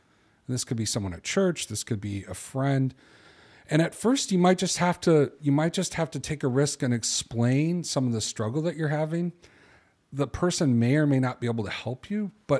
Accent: Chicago, Illinois, United States; I'm a guy from Chicago. You know, people get, people have beer at happy hour.

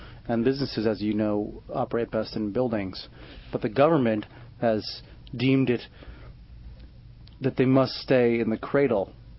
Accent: Springfield, Massachusetts, United States; She caused, my hometown area, Springfield, Massachusetts.

